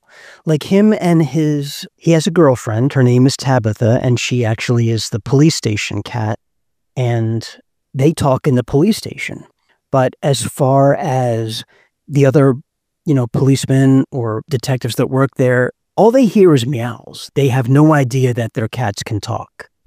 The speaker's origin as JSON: {"language": "English", "town": "Philadelphia", "region": "Pennsylvania", "country": "United States", "said": "Because I'm originally from Philadelphia, right? That Philadelphia area."}